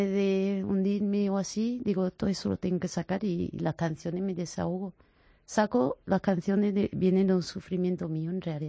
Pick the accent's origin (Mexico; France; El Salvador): France; southern France; Spanish is a second language; Soy del sur de Francia, o sea que ajá, soy mediterránea, pero he viajado, de mi infancia he vivido en 29 sitios.